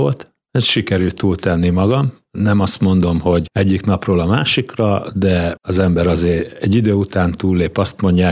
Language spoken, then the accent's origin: Hungarian; Kiskunhalas, Bács-Kiskun, Hungary; Kiskualason születtem, itt jártam általános iskolába, középiskolát is itt végeztem a Sziládi Áron gimnáziumba.